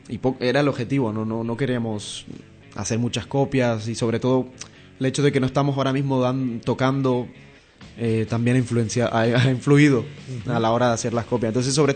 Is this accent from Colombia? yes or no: yes; Caribbean Region, Colombia; Nacida en el Caribe colombiano, yo vengo del Caribe colombiano